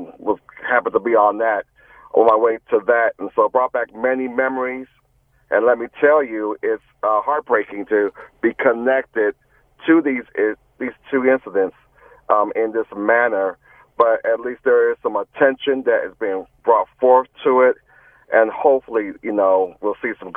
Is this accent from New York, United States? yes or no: no; Minneapolis, Minnesota, United States; And then George Floyd happened in the town that I grew up in, my hometown, Minneapolis.